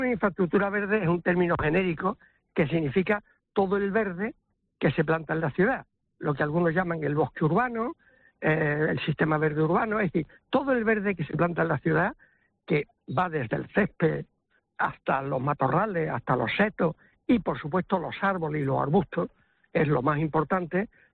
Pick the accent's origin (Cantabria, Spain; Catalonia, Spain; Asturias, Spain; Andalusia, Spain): Andalusia, Spain; Huelva; Pues yo soy de Huelva, como saben, ¿no?